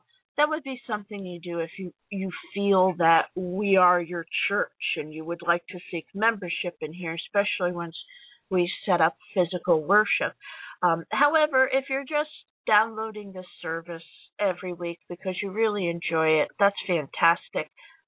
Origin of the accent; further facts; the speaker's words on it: New Jersey, United States; now in Chicago, United States; When I moved to Chicago, I was not able to find a good pizza place because I'm from the Jersey Shore